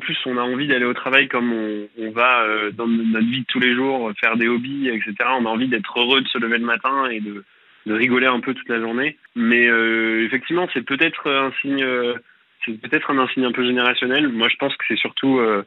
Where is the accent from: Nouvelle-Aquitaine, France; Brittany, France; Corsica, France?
Nouvelle-Aquitaine, France; Bordeaux; now in Paris, France; J'ai 26 ans et je vous appelle de Paris, je suis bordelais